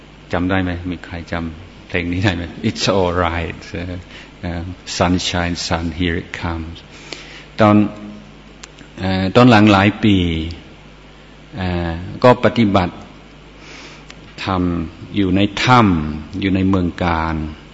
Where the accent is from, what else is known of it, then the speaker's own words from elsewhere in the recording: England, United Kingdom; now in Thailand; อาตมาก็ปฏิเสธว่าอันนั้นก็คงเป็นวัฒนธรรมอินเดียฉันเป็นคนอังกฤษเราก็ไม่ค่อยถือเรื่องนี้เรื่องพ่อเรื่องแม่เรื่องอนุญาต